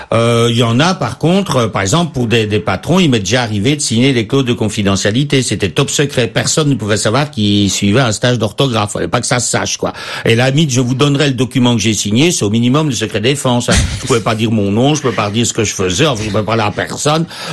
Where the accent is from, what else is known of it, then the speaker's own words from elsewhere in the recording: Belgium; Alors c'est un peu en tant que Belge, parce qu'en Belgique ça serait impensable